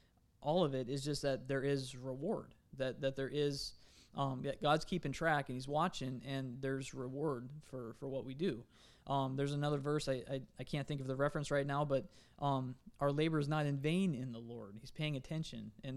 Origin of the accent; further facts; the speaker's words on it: San Diego, California, United States; also born or lived in Oregon; I remember growing up in San Diego